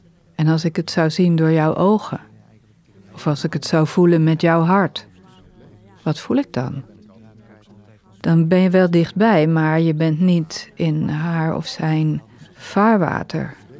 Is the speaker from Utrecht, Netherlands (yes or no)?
yes; Utrecht, Netherlands; Ik kom uit Utrecht.